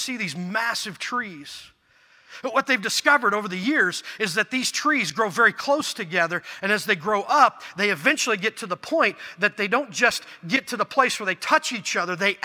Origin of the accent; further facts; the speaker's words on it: Indiana, United States; because we're from Indiana, we have this spiritual gift of eavesdropping, right? That's kind of it's a spiritual gift we get here in Indiana.